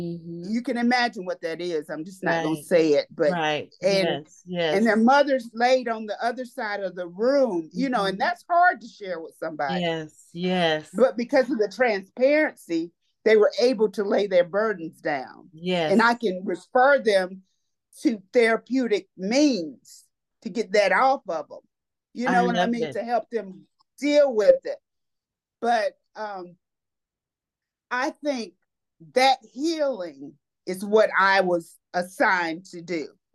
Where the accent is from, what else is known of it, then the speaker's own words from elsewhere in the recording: Greenville, South Carolina, United States; because I'm from the Greenville area.